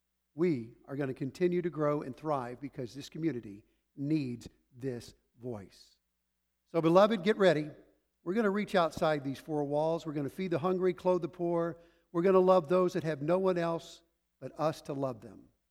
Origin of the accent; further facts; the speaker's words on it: Waco, Texas, United States; You know the place? I grew up in Waco.